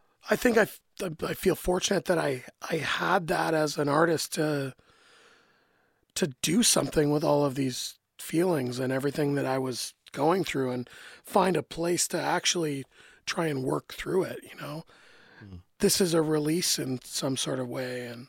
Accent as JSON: {"language": "English", "country": "Canada", "said": "So, you know, I think as a Canadian"}